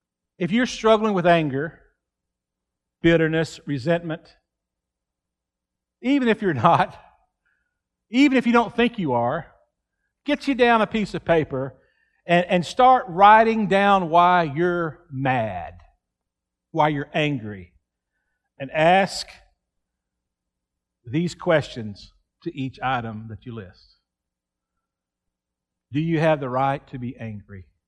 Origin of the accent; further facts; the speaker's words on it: Texas, United States; Growing up in West Texas, we love to watch water.